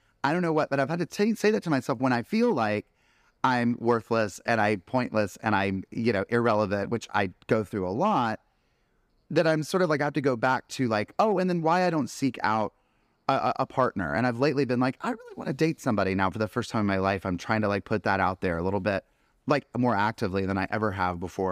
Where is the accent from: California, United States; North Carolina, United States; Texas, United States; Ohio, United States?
North Carolina, United States; growing up in North Carolina, where, I grew up in a small town that I sort of say, like, it's, I've said before, it's like Burbank with barbecue.